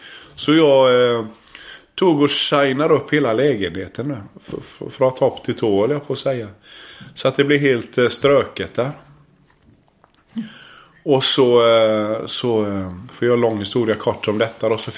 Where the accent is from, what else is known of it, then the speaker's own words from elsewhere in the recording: Norway; now in Sweden; Det har ju att göra med att jag är faktiskt norrman. Född i Norge, så utvandrat till Sverige som jag sa här tidigare.